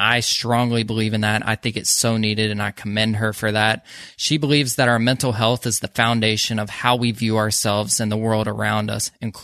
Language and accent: English; Georgia, United States; but we're both from Georgia, so we know everything got open a pretty good minute early.